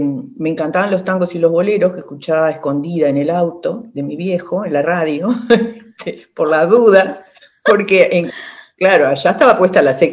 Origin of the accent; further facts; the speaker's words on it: Bella Unión, Artigas, Uruguay; mi infancia en Bella Unión, Triple mirá, Frontera